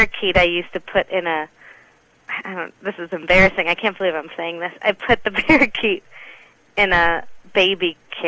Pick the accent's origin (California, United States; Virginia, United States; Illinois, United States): Illinois, United States; Chicago; Well, I grew up in the Chicago area